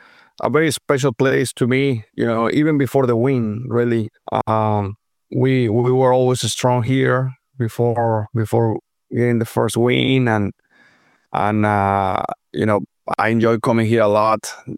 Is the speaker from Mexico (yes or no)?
yes; Mexico; growing up in Mexico, we don't have ovals for kids, you know.